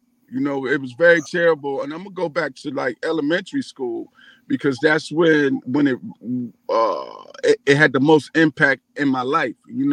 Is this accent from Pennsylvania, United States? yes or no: yes; Philadelphia, Pennsylvania, United States; Myself, I'm from Philadelphia. Born and raised all my life in West Philly, but the whole Philly is my stomping grounds.